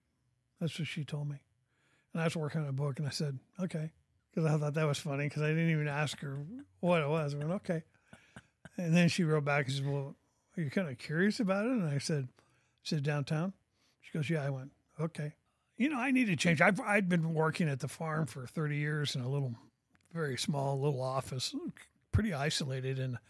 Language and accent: English; Portland, Oregon, United States; Yeah, I was born and raised in Oregon.